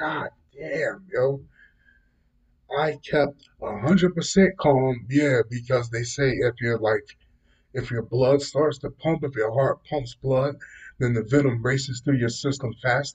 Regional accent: United States; since I'm an American and we don't do metric

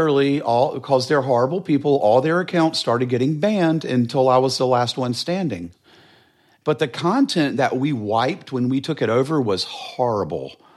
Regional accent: Charlotte, North Carolina, United States; I grew up in Charlotte. A pretty stereotypical queer childhood.

